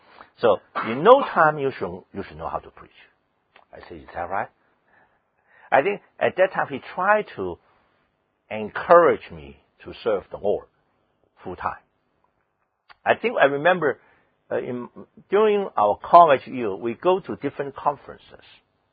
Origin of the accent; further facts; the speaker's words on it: Hong Kong; English is a second language; I am a Beijingese from Hong Kong. So, you know, my English is lousy, but my Mandarin and Cantonese are perfect, almost perfect.